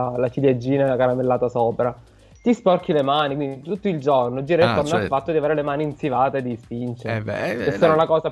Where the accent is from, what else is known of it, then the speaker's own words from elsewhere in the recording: Palermo, Sicily, Italy; a noi che siamo di Palermo città, spostarci dai comuni cambia ben poco